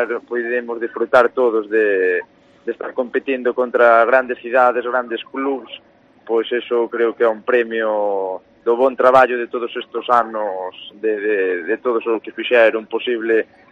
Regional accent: Burela, Galicia, Spain; que son daqui de Burela

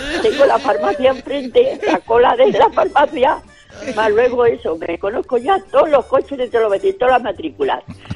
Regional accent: Madrid, Community of Madrid, Spain; O yo soy de Madrid.

